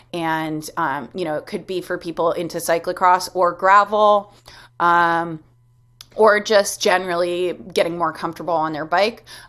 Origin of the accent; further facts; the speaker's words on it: New York City, New York, United States; I grew up here in New York City.